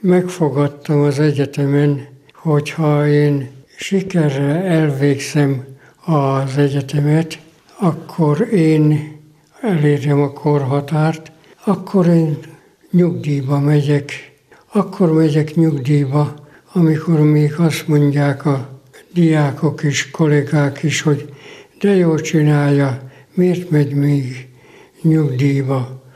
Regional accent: Boldogháza, Jász-Nagykun-Szolnok, Hungary; born there; Hát Boldogházán születtem 1930. március 9-én. Ez a kis település közigazgatásilag Jászberényhez tartozott.

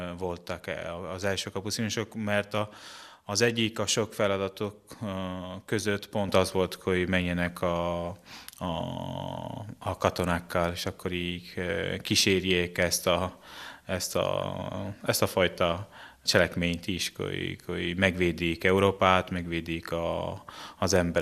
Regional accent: Veneto, Italy; born there; Hungarian is a second language; moved away; Igen, én Padova megyében születtem, egy kis faluban, Paduából körülbelül 30 kilométer

